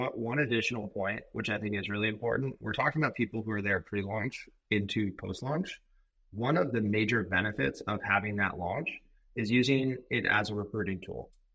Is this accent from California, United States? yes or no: yes; Palo Alto, California, United States; I grew up in Palo Alto.